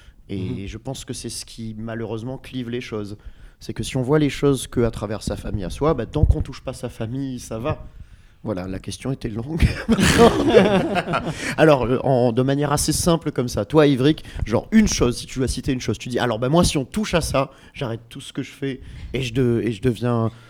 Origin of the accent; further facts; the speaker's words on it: France; on se plaint de beaucoup de choses en tant que Français